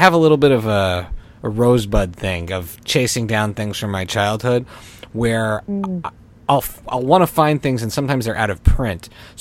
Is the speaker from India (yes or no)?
no; Canada; I grew up in Canada